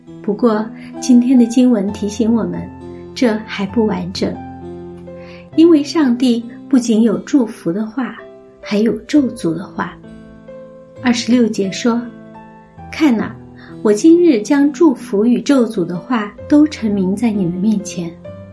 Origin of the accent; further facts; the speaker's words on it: China; 这如同我们中国人门框上贴春联